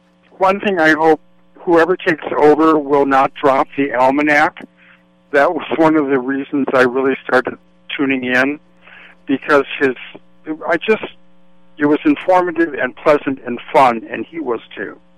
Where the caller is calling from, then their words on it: San Francisco, California, United States; I'm calling from San Francisco.